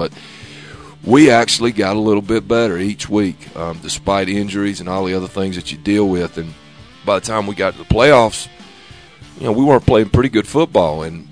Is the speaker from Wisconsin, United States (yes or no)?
no; North Carolina, United States; I'm from North Carolina. I'm I'm from Catawba County. Went to high school at Newton Conover High School.